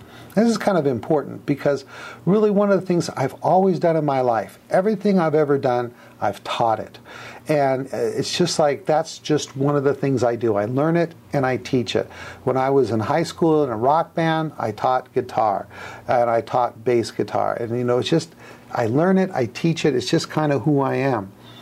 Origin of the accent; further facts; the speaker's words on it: South Gate, California, United States; I grew up in Los Angeles, actually a suburb of Los Angeles called Southgate.